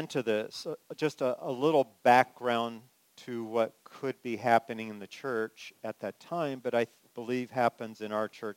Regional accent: California, United States; they're awesome because I'm from California.

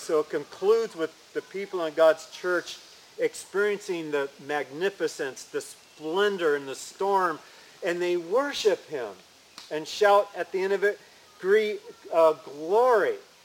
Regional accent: California, United States; And I'm speaking from experience because I grew up in California.

